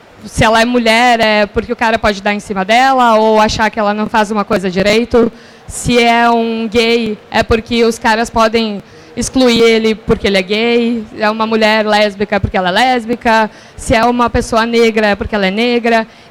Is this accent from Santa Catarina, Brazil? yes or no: no; Rio Grande do Sul, Brazil; Eu sou gaúcha